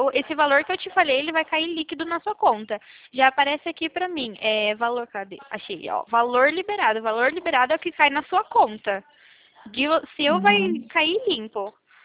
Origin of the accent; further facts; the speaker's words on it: Valinhos, São Paulo, Brazil; eu sou de Valinhos